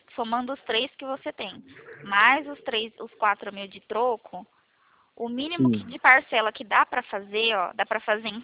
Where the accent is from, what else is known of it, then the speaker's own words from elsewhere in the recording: São Paulo, Brazil; eu sou do estado de São Paulo.